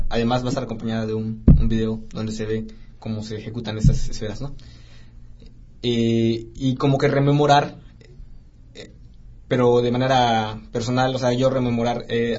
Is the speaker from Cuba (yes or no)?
no; Yucatán, Mexico; yo soy de aquí del estado, soy yucateco